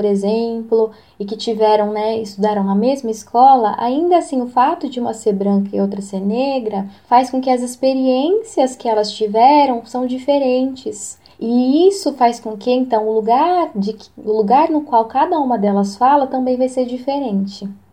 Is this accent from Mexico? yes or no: no; São Paulo, Brazil; born there; mulher negra, eu faço parte da comunidade LGBT, eu sou autista, eu nasci na Grande São Paulo e moro atualmente em São Paulo também